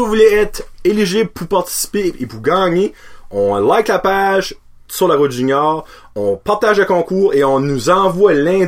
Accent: New Brunswick, Canada; Comme que vous savez, on vient du Nouveau-Brunswick.

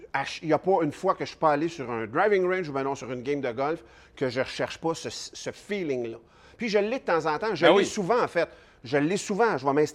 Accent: Louiseville, Quebec, Canada; Moi, là, tu l'as dit, je viens de Louisville.

